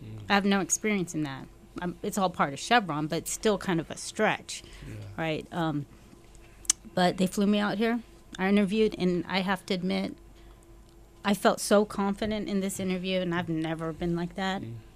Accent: Hawaii, United States; growing up in Hawaii, and you go to this beach where it's cold, overcast, I couldn't deal

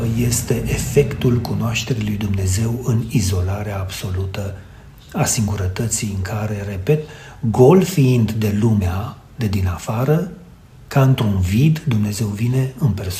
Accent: Mangalia, Constanța County, Romania; eu am copilărit în Mangalia

